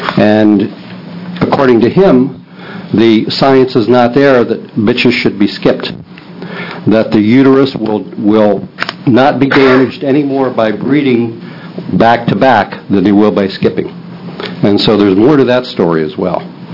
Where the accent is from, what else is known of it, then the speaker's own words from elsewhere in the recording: Oregon, United States; Also, I am from Lane County.